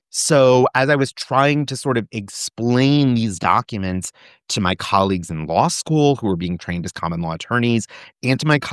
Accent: United States; Short version, I'm American.

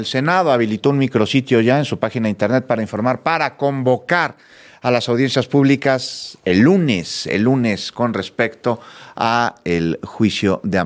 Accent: Mexico; las diferencias políticas no nos hacen diferentes como mexicanos.

